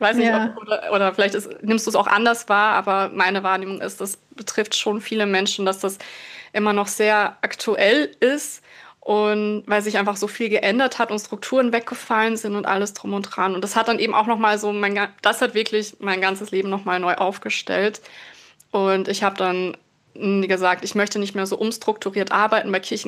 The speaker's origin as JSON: {"language": "German", "town": "Eisenstadt", "region": "Burgenland", "country": "Austria", "tie": "born or raised there", "lives_now": "Germany", "said": "In Eisenstadt. Genau, das ist so eine Kleinstadt im Großraum Wien."}